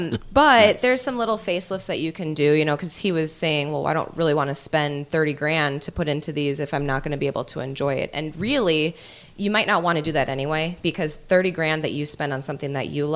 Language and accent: English; Winona, Minnesota, United States; I'm from Winona.